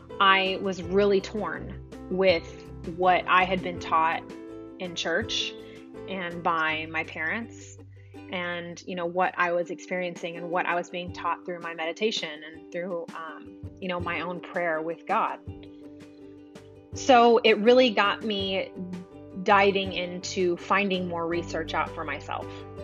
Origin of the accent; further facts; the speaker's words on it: the South, United States; That's how I grew up. I grew up in the church. I'm from the South. And going to church on Sundays was a mandatory event every week, which is great.